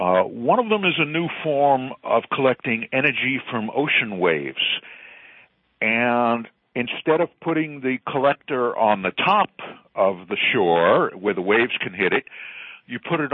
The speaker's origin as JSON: {"language": "English", "town": "Berkeley", "region": "California", "country": "United States", "tie": "born or raised there", "said": "There's a researcher in my hometown in Berkeley and the university."}